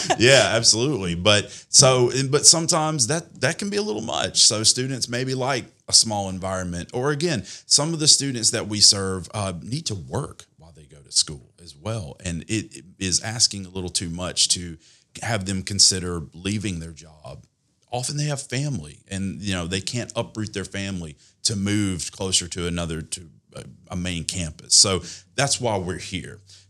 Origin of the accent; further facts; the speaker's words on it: Tupelo, Mississippi, United States; I actually grew up in Tupelo, Mississippi. That's my hometown, where I graduated high school.